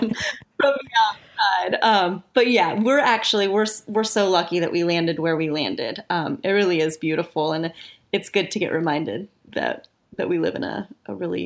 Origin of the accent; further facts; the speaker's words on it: Oregon, United States; And I grew up in Oregon. I'm not going to lie, I was a little homesick.